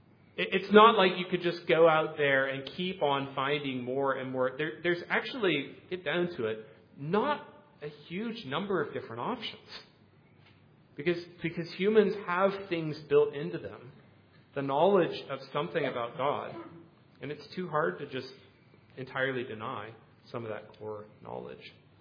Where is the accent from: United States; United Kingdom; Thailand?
Thailand; I grew up Buddhist, and so that's okay. I'm from Thailand, so I'm Buddhist.